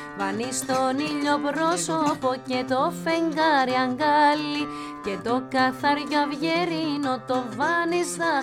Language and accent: Greek; Nikaia, Attica, Greece; Εμείς μεγαλώσαμε στην Οίκια, στην Κοκκινιά. Οπότε εκεί πέρα είναι μια γειτονιά που έχει και μικρασιάτες όπως είμαστε και εμείς, αλλά και πολλούς ποντίους.